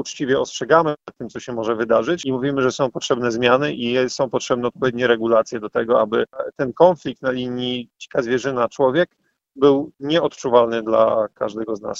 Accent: Olsztyn, Warmian-Masurian Voivodeship, Poland; Ja jestem oczywiście chłopakiem z miasta, urodzony i wychowany w Olsztynie, ale dużo bardzo czasu spędzałem u swoich dziadków na gospodarstwie na wsi, gospodarstwo przy lesie

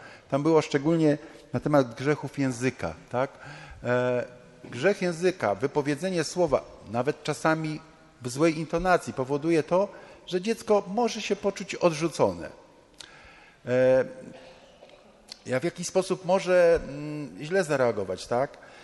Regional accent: Gdańsk, Pomeranian Voivodeship, Poland; zostałem przedstawiony, żona Ewa, jesteśmy z Gdańska Oliwy

